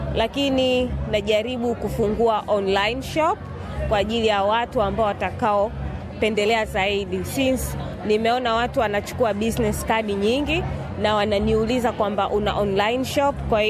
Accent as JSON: {"language": "Swahili", "country": "Tanzania", "said": "na nimetokea Tanzania."}